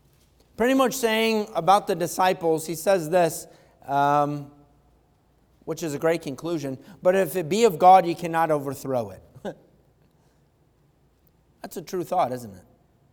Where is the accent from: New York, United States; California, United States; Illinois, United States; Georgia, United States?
New York, United States; people would ask, "Where are you from?" You know, they could tell that we're not from around there. And I say, "New York, Western New York."